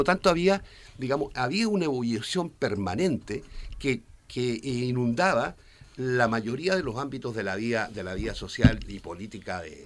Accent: Concepción, Biobío, Chile; Concepción, la ciudad de donde yo vengo, es como la segunda ciudad más importante en Chile

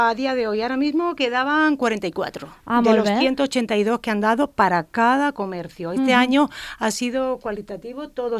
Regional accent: Balearic Islands, Spain; Somos ciudadanos de las Islas Baleares

